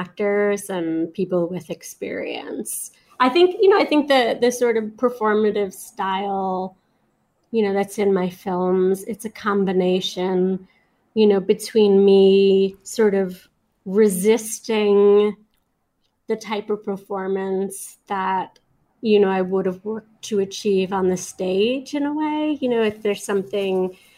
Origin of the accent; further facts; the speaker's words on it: New York, United States; I grew up in New York, so I saw a lot of independent film, and I had access to a lot of independent film.